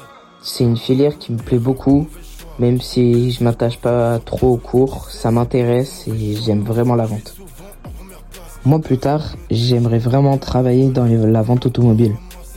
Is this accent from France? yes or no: no; Portugal; C'est comme ça, on est des Portugais. Les magasins de bricolage, c'est un peu notre deuxième maison.